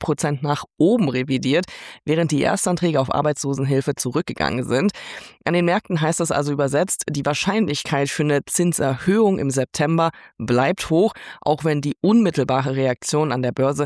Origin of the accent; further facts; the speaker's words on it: Germany; now in New York, United States; da musste man als Deutscher ganz schön laut singen